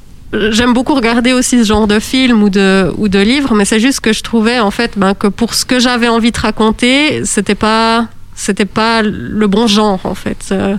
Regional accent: La Chaux-de-Fonds, Neuchâtel, Switzerland; mais qui est vraiment à côté de la Chaux-de-Fonds, en fait

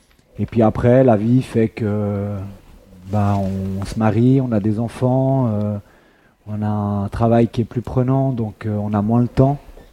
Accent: Portugal; Je suis originaire du Portugal et c'est une vocation là-bas.

